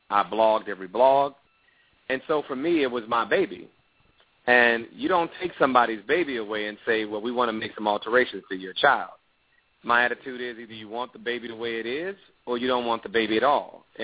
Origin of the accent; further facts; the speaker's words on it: Chicago, Illinois, United States; I'm a Chicago boy, so I'm a Southsider from Chicago